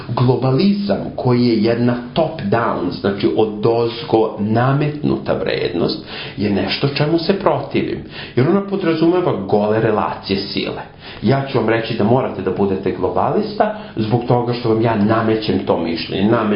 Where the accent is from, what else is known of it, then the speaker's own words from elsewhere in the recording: Australia; Ja dolazim iz Australije. Australija kao zemlja daje mojoj instituciji, znači novac